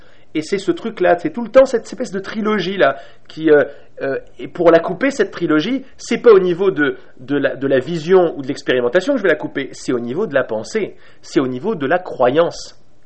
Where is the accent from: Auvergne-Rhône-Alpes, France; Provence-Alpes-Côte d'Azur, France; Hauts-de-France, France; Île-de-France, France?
Île-de-France, France; Paris; Elle est native du Kansas, moi je suis parisien.